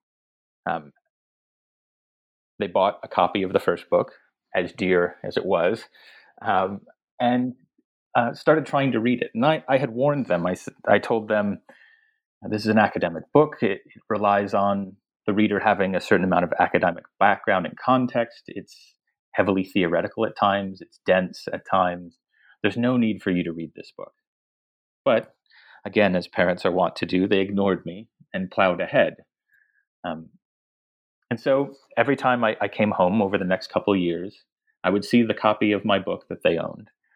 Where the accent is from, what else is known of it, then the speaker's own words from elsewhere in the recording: Maryland, United States; also born or lived in Michigan / Virginia / North Carolina / Massachusetts; I was born in Michigan, grew up all along the East Coast, mostly in the DC area, Maryland and Virginia, but also in North Carolina, Massachusetts, Connecticut.